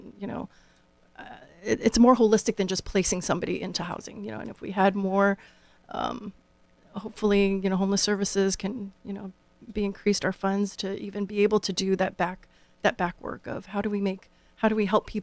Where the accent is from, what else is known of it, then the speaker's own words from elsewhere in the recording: Los Angeles, California, United States; moved away as an adult; I grew up in Los Angeles.